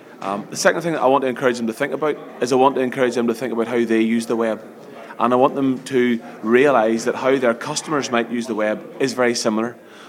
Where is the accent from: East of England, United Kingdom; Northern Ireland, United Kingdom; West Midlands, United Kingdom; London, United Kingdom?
Northern Ireland, United Kingdom; I'm an Antrim man, as you can maybe tell from my accent.